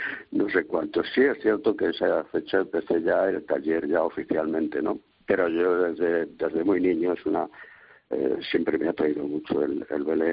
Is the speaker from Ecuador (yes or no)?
no; Toledo, Castilla-La Mancha, Spain; como toledano que soy, pues imagina que ha sido una gran satisfacción.